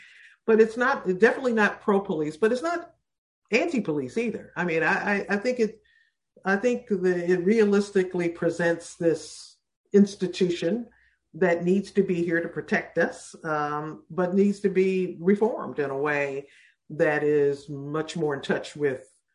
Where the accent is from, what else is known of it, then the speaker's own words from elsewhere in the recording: Detroit, Michigan, United States; held every year through my growing up in Detroit.